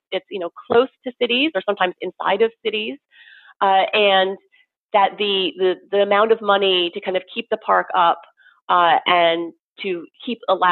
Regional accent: New Jersey, United States; No, I'm from New Jersey, and which is one of the reasons I ended up at NYU. So I'm a typical New Jersey person.

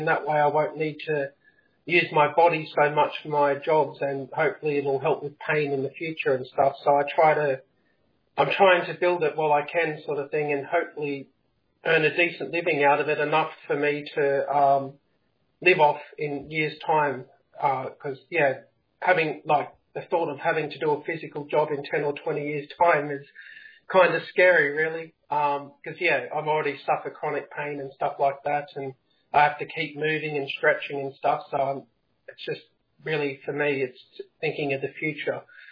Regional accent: Perth, Western Australia, Australia; I'm from Perth, Australia.

